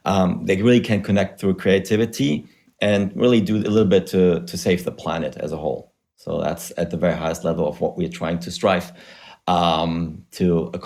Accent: Germany; English is a second language; moved away as an adult; also born or lived in Spain / United States; now in London, United Kingdom; as you can hear from my weird accent, I'm originally from Germany, where I studied economics, but I left, an eternity ago, I think over 15 years ago, and subsequently lived in Spain, Africa, the US, and then for the last 12 years here in London.

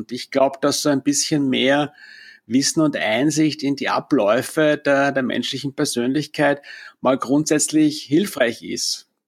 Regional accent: Austria; gerade bei uns in Österreich ist NLP insofern zum Teil auch einfach negativ belegt

